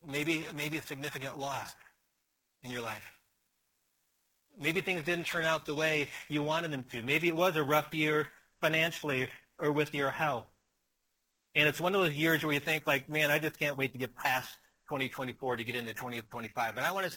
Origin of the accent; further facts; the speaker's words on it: Wisconsin, United States; I'm from Wisconsin. I'm a Green Bay Packers fan.